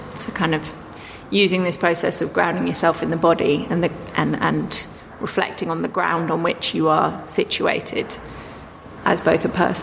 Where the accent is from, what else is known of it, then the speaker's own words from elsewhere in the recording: South West England, United Kingdom; I grew up in Dorset